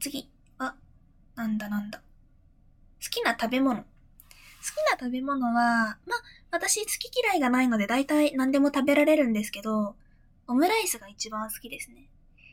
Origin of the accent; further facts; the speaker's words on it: Fukuoka, Japan; accent: Hakata dialect; まあ、とりあえず福岡ですね、出身地。